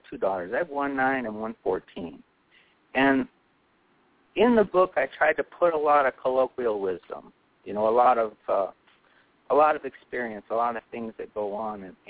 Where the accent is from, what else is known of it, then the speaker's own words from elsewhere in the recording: Gary, Indiana, United States; Well, I grew up in Gary, Indiana, joined the Navy when I was 18